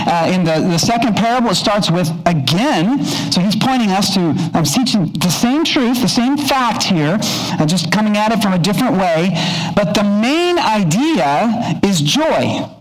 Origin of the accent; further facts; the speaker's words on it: Kentucky, United States; When I was a kid, I grew up in Kentucky, lots of cornfields